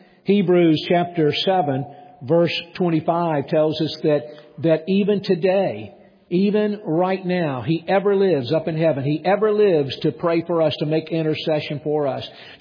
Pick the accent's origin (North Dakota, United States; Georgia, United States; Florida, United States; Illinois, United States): Georgia, United States; Atlanta; I grew up in Atlanta, Georgia, and that's the birthplace of Coca-Cola.